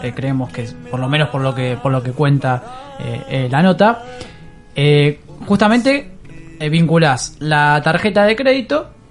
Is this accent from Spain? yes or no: no; Argentina; capaz a nosotros como argentinos